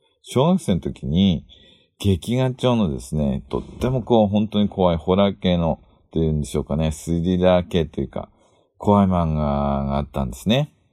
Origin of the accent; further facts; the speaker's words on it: Ibaraki, Japan; 私の田舎は、ダッペダッペっていう方言の、ダッペってわかります？ナイナイダッペよーとかナイナイダッペーっていう、そういう方言の茨城県ですね。